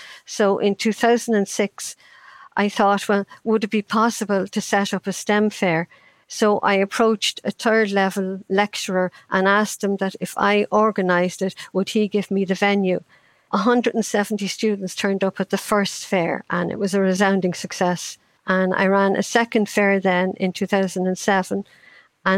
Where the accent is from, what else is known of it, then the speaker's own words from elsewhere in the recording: Ireland; I grew up in Ireland in the 50s, and that was a time when children had to entertain themselves.